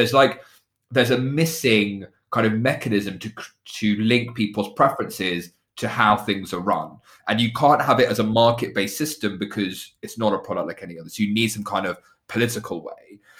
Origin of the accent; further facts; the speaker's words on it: Luton, East of England, United Kingdom; I grew up in Luton